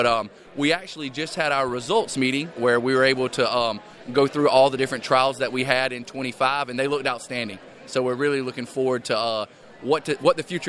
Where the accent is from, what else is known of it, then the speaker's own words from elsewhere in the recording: the South, United States; And then you might can tell from my voice, I'm from the South.